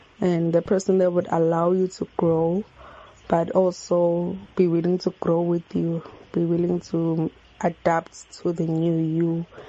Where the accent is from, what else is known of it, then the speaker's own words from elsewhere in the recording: Adams Mission, KwaZulu-Natal, South Africa; I'm from Adam's Mission.